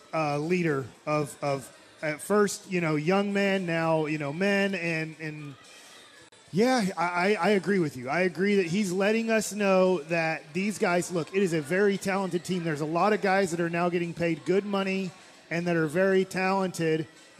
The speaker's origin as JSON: {"language": "English", "town": "Duncanville", "region": "Texas", "country": "United States", "said": "Well, I just figured I'm from Duncanville."}